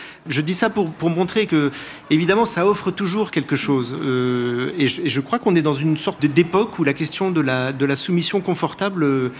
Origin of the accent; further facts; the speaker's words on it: Paris, Île-de-France, France; je suis parisien, je suis désolé, mais je suis né à Paris et c'est j'aggrave mon cas.